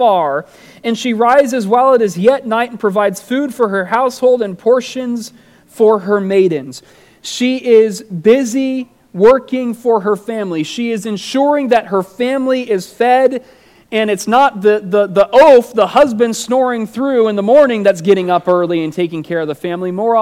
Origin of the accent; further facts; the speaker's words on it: Oregon, United States; We had this ridiculous rule growing up in Oregon.